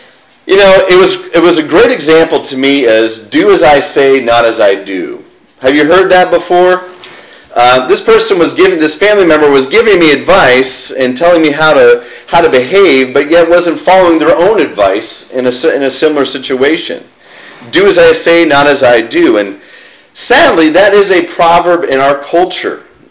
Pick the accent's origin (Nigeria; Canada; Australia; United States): United States; Pennsylvania; I grew up in Western Pennsylvania, kind of a rural location.